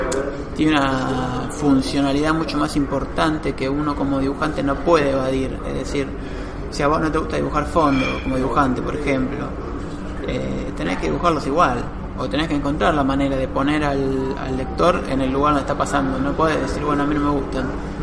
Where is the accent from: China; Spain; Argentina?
Argentina; Yo soy de Argentina.